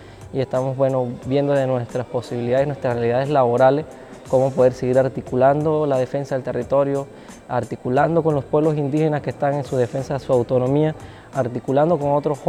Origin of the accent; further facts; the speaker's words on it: Chiriquí, Panama; vengo de la provincia de Chiriquí, en el occidente de Panamá.